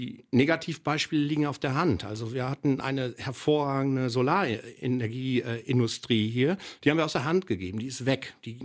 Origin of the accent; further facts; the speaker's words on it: Lower Saxony, Germany; ich spreche jetzt wieder von meiner alten Heimat Ostfriesland